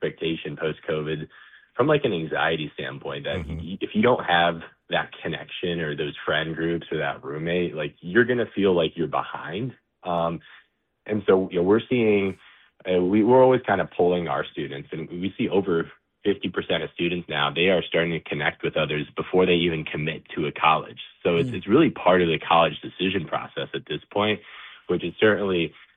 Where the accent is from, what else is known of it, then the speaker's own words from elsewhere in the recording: Michigan, United States; being born and raised in Michigan, just really felt kind of inspired to stay in the state.